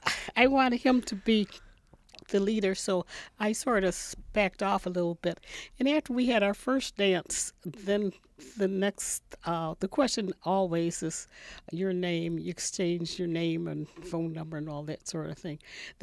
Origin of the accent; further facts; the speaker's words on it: Mumford, New York, United States; Well, we lived in Mumford. I was raised in Mumford. So Rochester was a place where we would go socially.